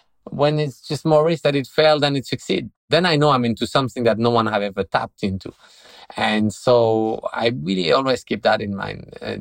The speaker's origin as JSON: {"language": "English", "country": "France", "said": "And I say, oh, I'm from France."}